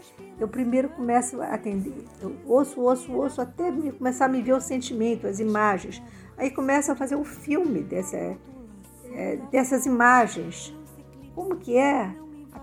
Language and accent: Portuguese; São Paulo, Brazil; born there; quando eu nasci em São Paulo.